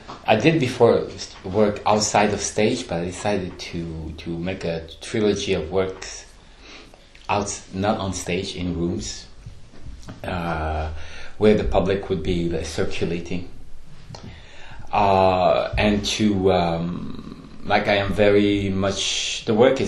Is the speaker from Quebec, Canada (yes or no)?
yes; Montreal, Quebec, Canada; born there; So I'm from Canada, and Canada is a colonial country. And I was born in Montreal, which is built on the Mohawk territory.